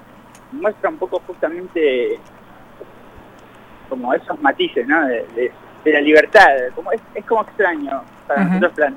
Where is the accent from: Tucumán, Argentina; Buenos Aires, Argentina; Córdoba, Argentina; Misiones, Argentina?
Buenos Aires, Argentina; now in Mendoza, Argentina; Yo vengo de Buenos Aires, vivo acá en Mendoza hace 5 años.